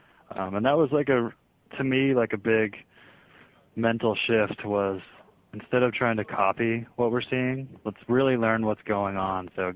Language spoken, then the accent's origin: English; St. Louis, Missouri, United States; Well, I grew up in St. Louis. It was a big sports town